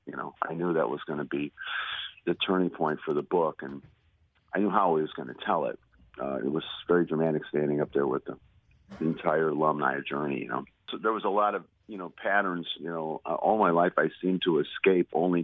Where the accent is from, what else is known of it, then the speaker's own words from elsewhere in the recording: Chicago, Illinois, United States; I would tell him all these stories about growing up in Chicago and, the funny stuff and the tragedy.